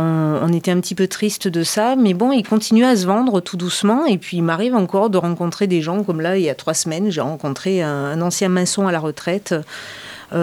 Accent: Auvergne-Rhône-Alpes, France; now in Montpellier, France; je suis originaire d'Auvergne et plus particulièrement de Haute-Loire. Donc j'ai essentiellement grandi dans un petit village de 300 âmes qui est un petit peu au-dessus du Puy-en-Velay. J'ai quitté le centre de la France pour venir à Montpellier

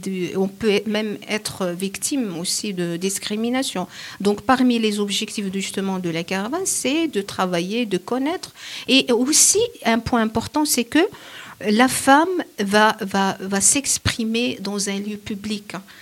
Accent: Morocco; tout ce qui se passe chez nous au Maroc

